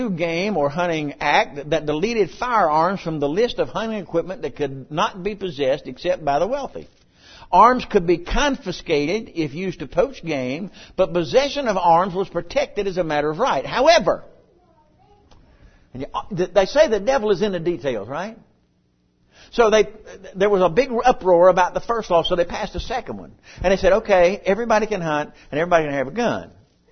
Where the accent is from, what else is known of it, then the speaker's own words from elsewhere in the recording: United States; I'm an American. We believe all men are created equal.